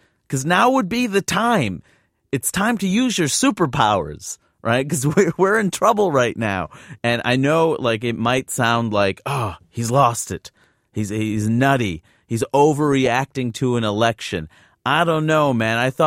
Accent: New York City, New York, United States; she's worried about me walking around in New York. And I am from New York.

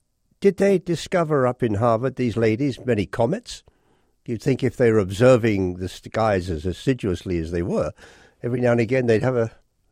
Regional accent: England, United Kingdom; now in United States; I remember the first time, I come from England, when I first came here and went up into southern New Mexico just to look at the stars

